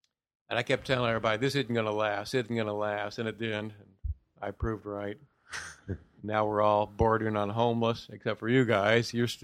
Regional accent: Cincinnati, Ohio, United States; I'm from Ohio.

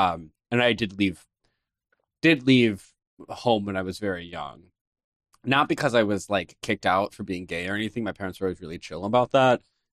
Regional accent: Des Moines, Iowa, United States; That is so funny, because I literally, like, I'm from Des Moines, Iowa.

